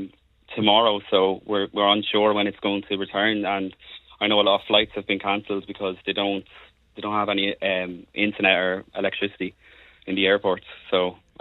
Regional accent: Portarlington, County Laois, Ireland; now in Spain; I'm from Port Arlington, actually, yeah.

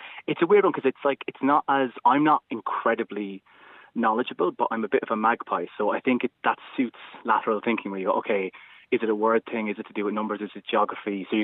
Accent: Ireland; I think my love of quiz shows is born of just like being Irish, because I feel like when we're growing up, you have like anytime anyone needs to raise money for anything, because you can't do anything outside in Ireland because of the weather

